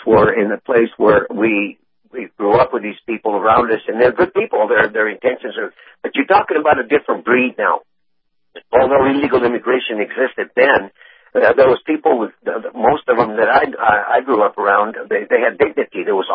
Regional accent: Texas, United States; I was born and raised in South Texas, and obviously right next to a town called Reynosa, which is on the other side south of the border.

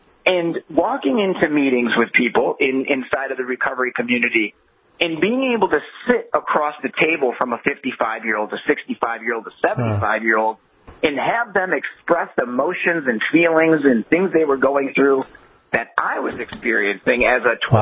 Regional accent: Detroit, Michigan, United States; You know, I'm originally from Detroit. And so a lot of the guys that I grew up with, you know, their parents, you know, they were people that worked at GM and they worked at Ford and they worked in the plants.

